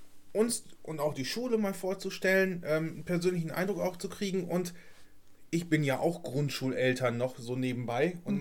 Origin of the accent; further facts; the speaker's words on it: Haldem, North Rhine-Westphalia, Germany; ich komme ja aus Haldem.